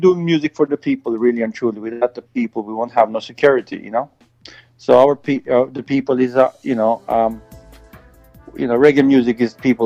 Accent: Uppsala, Uppsala County, Sweden; I grew up in Europe, you know, and reggae music was very influential where I was from, in Uppsala, in Sweden.

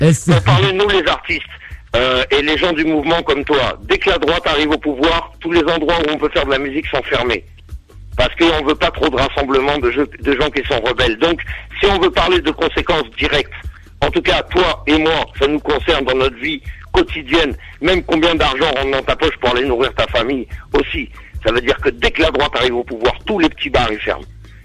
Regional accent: France; Et pour eux, en tant que Français, j'étais le drapeau bleu-blanc-rouge.

